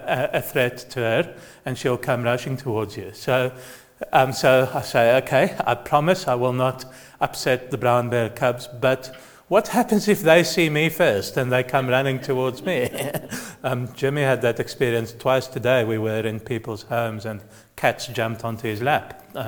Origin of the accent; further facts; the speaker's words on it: South Africa; because I'm from South Africa.